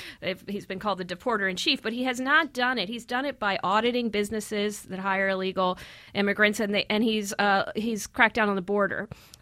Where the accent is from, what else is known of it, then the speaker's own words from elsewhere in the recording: Texas, United States; Well, there's already a lot of fencing around, and I'm actually from South Texas.